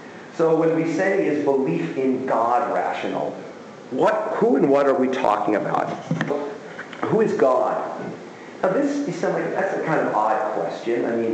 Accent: Las Vegas, Nevada, United States; My first job was at UNLV. So I got hired at my hometown, which was great.

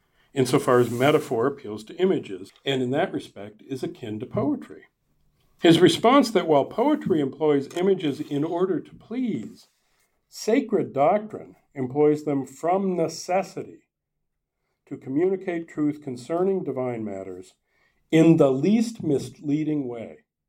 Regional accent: Green Bay, Wisconsin, United States; I grew up in Green Bay, so.

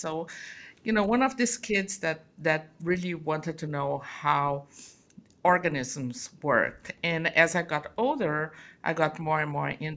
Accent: Rio de Janeiro, Brazil; I was born and raised in Rio de Janeiro. Used to go a lot to the beach there, so that was fun growing up.

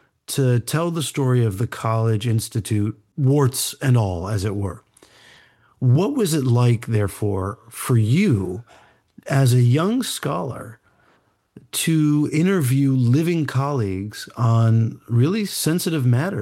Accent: Los Angeles, California, United States; Los Angeles, your hometown, my hometown, back in the 1950s?

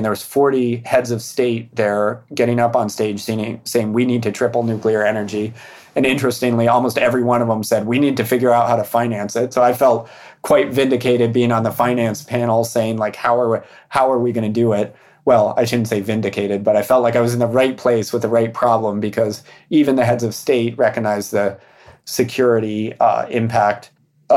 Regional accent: New Mexico, United States; now in San Francisco, United States; I'm gonna say that my favorite food is New Mexican food because I'm from New Mexico.

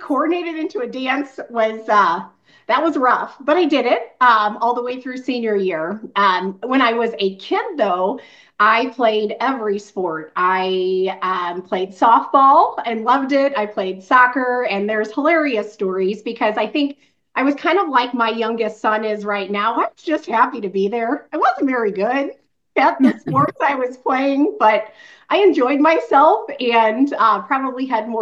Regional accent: Ferguson, Missouri, United States; And so I grew up in North County. I grew up in Ferguson, born and raised, and then moved out to St. Charles County for, gosh, my high school time.

